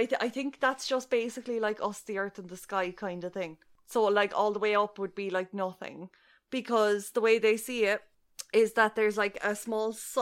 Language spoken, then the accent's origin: English; Scotland, United Kingdom; I mean, being a Scotsman, I understand